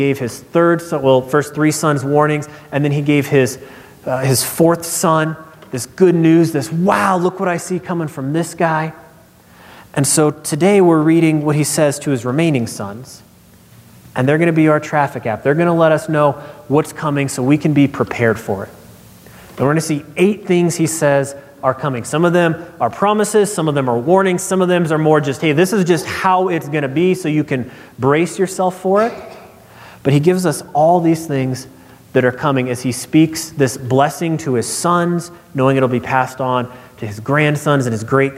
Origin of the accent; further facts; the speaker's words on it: Nebraska, United States; That's a little tough for me because I grew up in Nebraska. I grew up in West Nebraska and rural Nebraska.